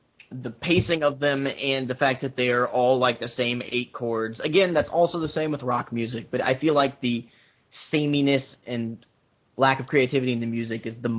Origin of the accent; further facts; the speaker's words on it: Texas, United States; because I'm Texan